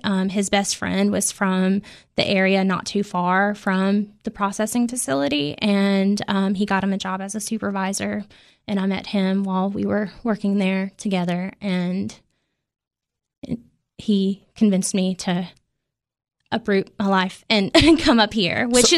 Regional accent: Alabama, United States; moved away as an adult; now in Tennessee, United States; I grew up in Alabama

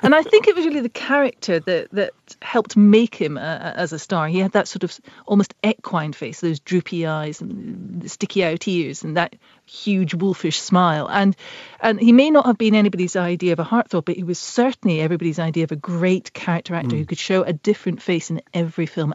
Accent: Scotland, United Kingdom; because I'm Scottish

